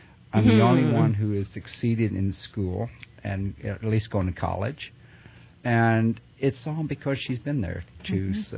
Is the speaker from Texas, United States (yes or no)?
no; Louisiana, United States; I'm from Louisiana, and she's from Africa.